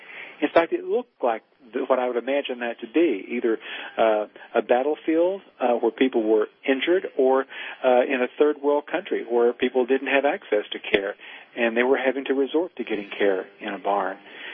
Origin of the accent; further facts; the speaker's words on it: Kingsport, Tennessee, United States; I picked up the local newspaper in Kingsport, Tennessee, which is in northeastern Tennessee where I grew up